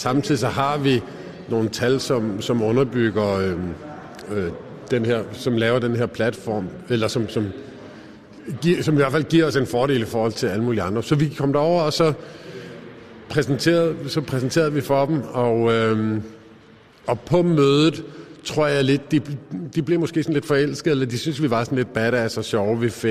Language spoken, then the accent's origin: Danish; Odense, Region of Southern Denmark, Denmark; som man siger i Odense, hvor jeg kommer fra.